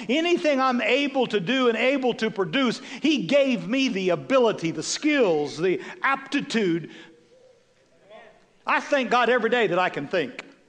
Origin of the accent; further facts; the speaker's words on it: Severy, Kansas, United States; Listen, I came from Severy, Kansas. Some of you are going, where's that? No kidding. To not forget where I was raised by grandparents that were Oklahoma red dirt farmers that picked cotton to live.